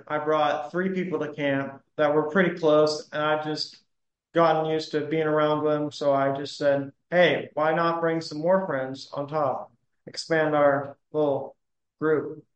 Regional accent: Michigan, United States; born there; also born or lived in Pensacola; now in Crawfordville, United States; Live in Crawfordville, Florida. I was born in Michigan. Then I moved to Pensacola.

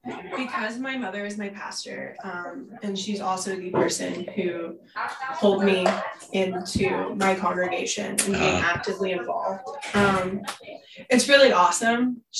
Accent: Holden, Missouri, United States; I'm originally from Holden, Missouri, but I attend the congregation in Oak Grove, Missouri, which my mother is a pastor of.

